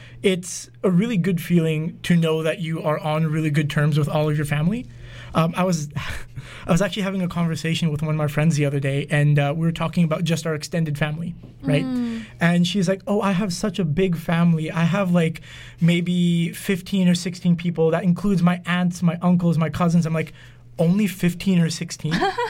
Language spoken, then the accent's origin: English; Punjab, India; In terms of being Indian, I would say that, like, at least in my experience as a Punjabi, it's a very social culture.